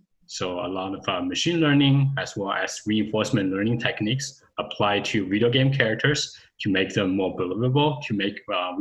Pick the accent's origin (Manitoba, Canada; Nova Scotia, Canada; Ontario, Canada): Ontario, Canada; Toronto; moved away as an adult; also born or lived in Alberta; I grew up in Toronto and I did my undergrad at the University of Toronto. And then I decided to move to Alberta to do my graduate degrees